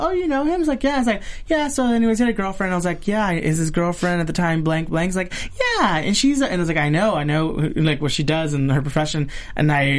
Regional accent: West Covina, California, United States; I grew up in West Covina.

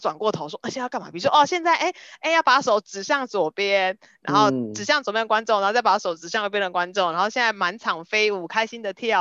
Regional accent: Kaohsiung, Taiwan; 就是身为高雄人，因为毕竟还是有一些东西它是跟我息息相关的

